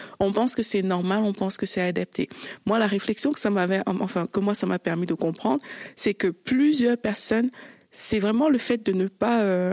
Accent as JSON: {"language": "French", "country": "Cameroon", "also_born_or_lived": "Belgium", "moved": "yes", "lives_now": "Canada", "said": "j'ai quitté le Cameroun pour la Belgique. Pas juste pour aller en vacances, pour vivre. J'ai quitté la Belgique pour le Canada."}